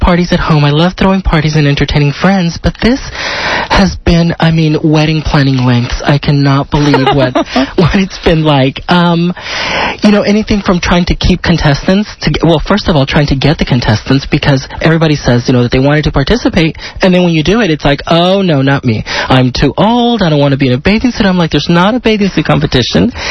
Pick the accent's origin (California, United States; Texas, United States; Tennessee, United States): Texas, United States; El Paso; also born or lived in Veracruz, Mexico; now in Houston, United States; I was born in Mexico, in Veracruz, Mexico, and then grew up in El Paso, and now I'm in Houston.